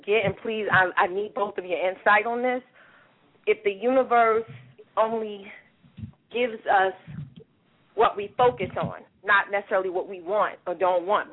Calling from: New Jersey, United States; I'm calling from New Jersey.

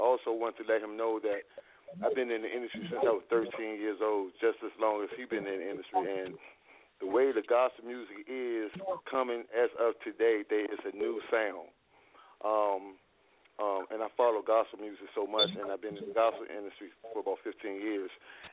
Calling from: Charlotte, North Carolina, United States; I am calling from Charlotte, North Carolina.

